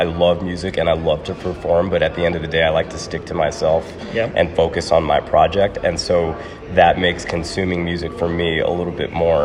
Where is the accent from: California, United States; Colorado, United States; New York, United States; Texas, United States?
Texas, United States; Laredo; I grew up in Laredo, Texas.